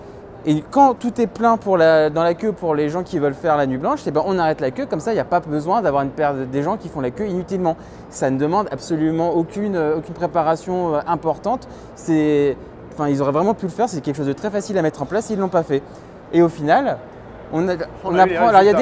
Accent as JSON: {"language": "French", "country": "France", "said": "il y a des gens comme moi, on vient de France, on va aux États-Unis"}